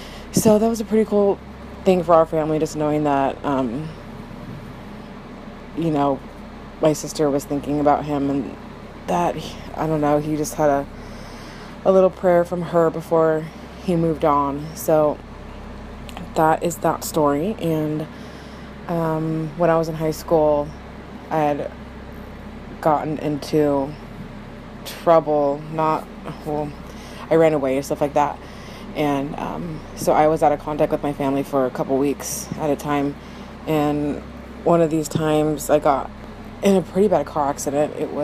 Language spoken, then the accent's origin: English; Pacific Northwest, United States; I'm from the Pacific Northwest.